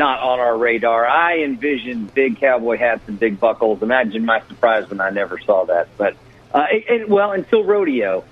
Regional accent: Kentucky, United States; I bought 136 units up in Lexington, Kentucky. I grew up in Kentucky.

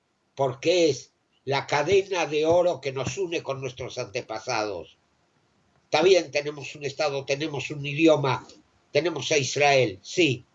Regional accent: Argentina; born there; yo nací en la Argentina después de la guerra. Mi padre, que en paz descanse, llegó a Argentina antes de la Shoah. Mis abuelos maternos llegaron aún antes de la Primera Guerra Mundial.

